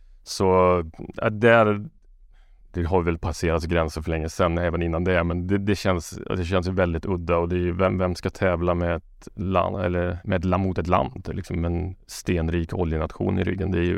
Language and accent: Swedish; Karlstad, Värmland, Sweden; Jag är från Karlstad